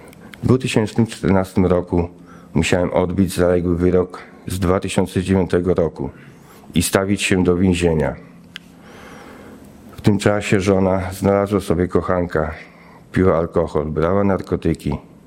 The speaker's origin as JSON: {"language": "Polish", "town": "Zembrów", "region": "Masovian Voivodeship", "country": "Poland", "tie": "born there", "said": "Mam 46 lat. Urodziłem się w Zembrowie w pełnej, ale niestabilnej rodzinie."}